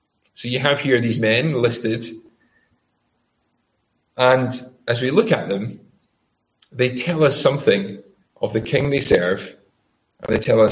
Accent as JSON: {"language": "English", "region": "Scotland", "country": "United Kingdom", "said": "maybe for me as well as a Scotsman"}